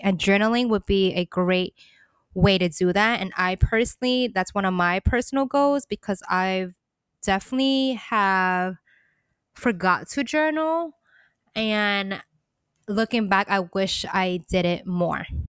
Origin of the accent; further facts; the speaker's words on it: New York, United States; I don't know if it's because I'm this New Yorker, because he's a New Yorker too